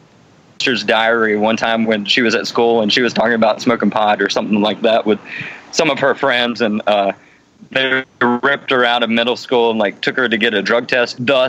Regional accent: Ooltewah, Tennessee, United States; I grew up in outside of Chattanooga in Chattanooga, Tennessee, in a small town called Ooltewah, Tennessee. My parents, very, very Southern folks, abiding by the rules of the South and shit.

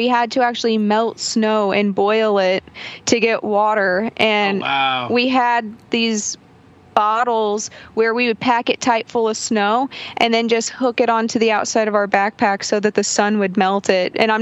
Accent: St. Charles, Missouri, United States; We told him we're like from the St. Charles, St. Louis area.

